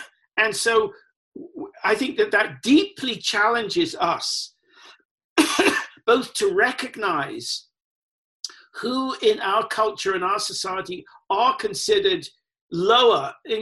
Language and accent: English; England, United Kingdom; I'm learning history that I never knew before, partly because I came from England